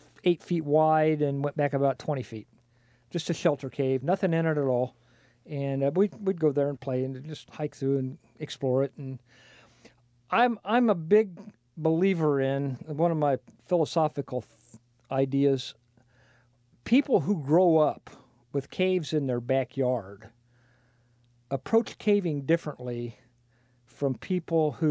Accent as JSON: {"language": "English", "town": "Kankakee", "region": "Illinois", "country": "United States", "tie": "born or raised there", "said": "I was born in Kankakee, Illinois, and we lived in Kankakee, which is up north."}